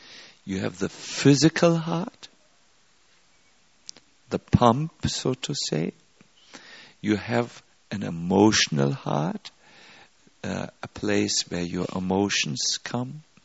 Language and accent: English; Germany; English is a second language; I'm from Germany. Germans are the best football players.